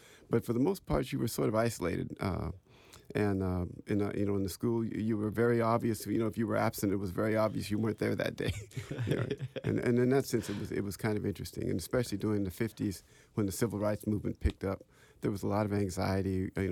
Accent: Helena, Montana, United States; That's right. And I've taught students at Howard from Montana.

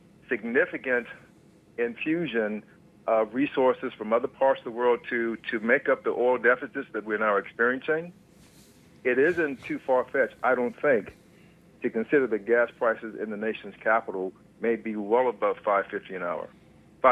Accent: Washington, District of Columbia, United States; So when I think about the cadre of people that live in the nation's capital, my hometown, particularly those folk who live east of the river in Ward 7 and 8

